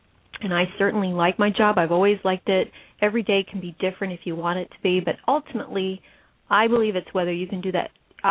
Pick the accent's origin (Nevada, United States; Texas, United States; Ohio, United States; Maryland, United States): Ohio, United States; But certainly growing up in Northwest Ohio, Cooper Tire was always a very well-known and respected company.